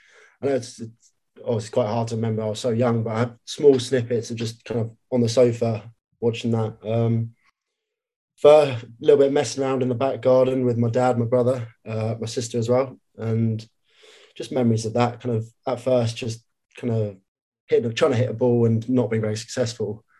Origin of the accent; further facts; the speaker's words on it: England, United Kingdom; It's always good, you know, being English.